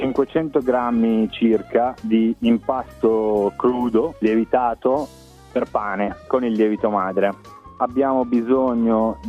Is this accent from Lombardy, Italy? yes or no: yes; Lombardy, Italy; now in Sydney, Australia; vengo dalla Mercate in provincia di Monza, Brianza. Sono in Australia da una decina di anni